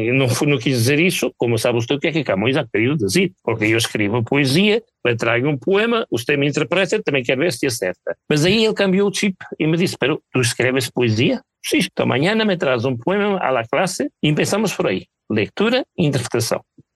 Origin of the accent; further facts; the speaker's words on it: Castelo Branco, Portugal; now in Spain; encuentras una ciudad llamada Castelo Branco. A mi tierra, he venido de España, claro. A mi tierra, a mi pueblo.